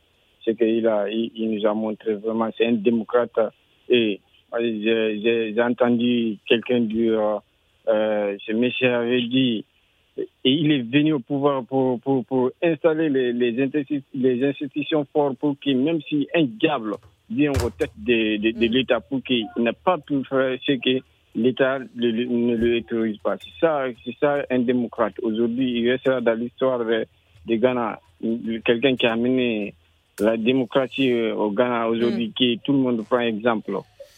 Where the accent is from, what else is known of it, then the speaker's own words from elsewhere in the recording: Conakry, Guinea; parce que je suis de l'Afrique de l'Ouest aujourd'hui, moi je suis de la Guinée-Conakry, je sais de quoi je parle.